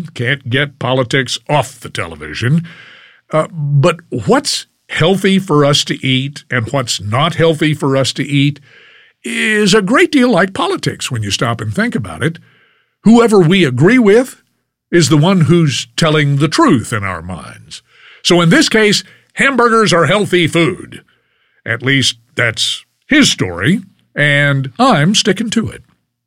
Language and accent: English; Fort Worth, Texas, United States; It was on Berry Street, south side, my hometown of Fort Worth.